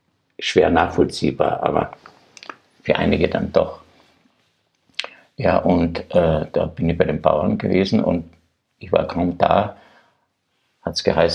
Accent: Graz, Styria, Austria; ich bin ja Grazer, ich war ein Stadtkind

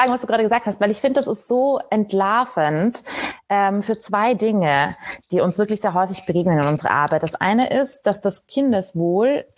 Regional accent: Austria; accent: Austrian; das war mein österreichischer Dialekt.

